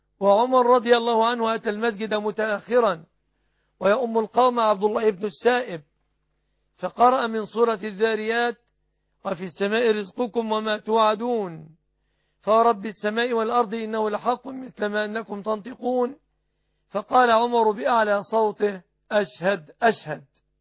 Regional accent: Egypt; بلادنا مصر

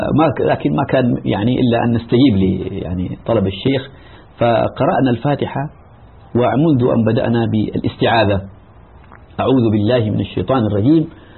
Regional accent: Jeddah, Makkah Province, Saudi Arabia; نشأت في مدينة جدة في منطقة باب شريف، وكان أمام منزلنا مسجد الإمام البخاري

